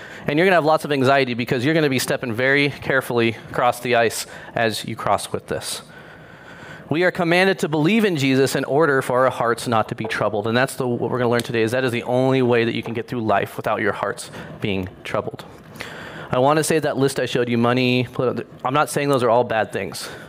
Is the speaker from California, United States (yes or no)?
yes; South Lake Tahoe, California, United States; I grew up in South Lake Tahoe in the Keys, and it was a wealthy neighborhood, and we were not wealthy.